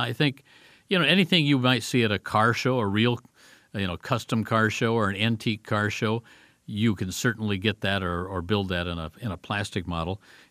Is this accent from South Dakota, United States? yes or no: no; Indianapolis, Indiana, United States; My most recent was an Indy car because I'm an Indy car guy. I grew up in Indy, love racing.